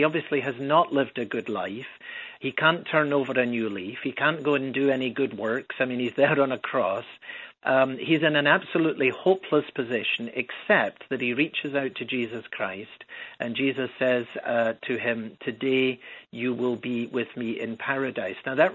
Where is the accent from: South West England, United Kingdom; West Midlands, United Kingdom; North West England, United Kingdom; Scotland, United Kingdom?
Scotland, United Kingdom; Edinburgh; now in Chicago, United States; as you'll pick up from the accent. I don't come from around the Chicago area, for sure. I was born and raised in Edinburgh, Scotland, in a Christian home.